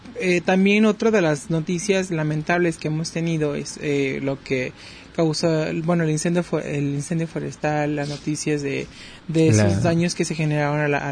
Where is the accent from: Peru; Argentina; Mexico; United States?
Mexico; como todo mexicano, lo chistoso de los temas